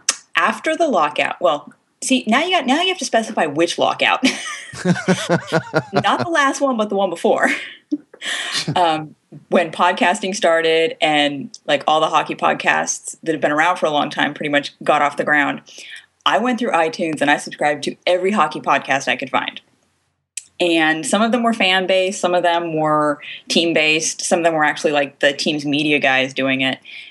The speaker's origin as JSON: {"language": "English", "region": "California", "country": "United States", "said": "It's like, no, I'm born in California. Like, you're not from Minnesota or Canada or something? No, I'm from California."}